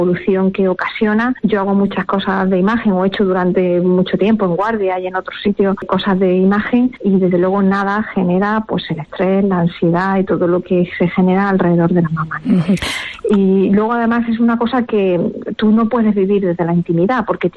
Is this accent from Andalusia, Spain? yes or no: yes; Andalusia, Spain; now in Toledo, Spain; yo soy andaluza y tengo un corazón andaluz, pero Toledo me ha dado todo lo importante de la vida. Me ha dado mi vida profesional, conocí a mi marido aquí, tengo 2 hijos toledanos ya.